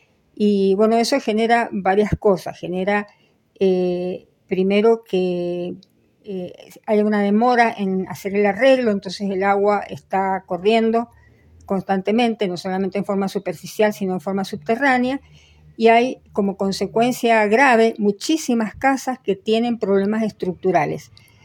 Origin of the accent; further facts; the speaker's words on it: Mendoza, Argentina; me parece que como mendocinos debemos de defendernos de esa posibilidad.